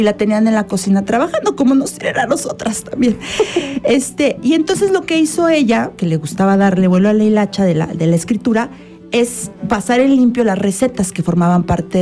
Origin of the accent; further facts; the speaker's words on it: Mexico; a nosotros como mexicanos, mexicanas, nos toca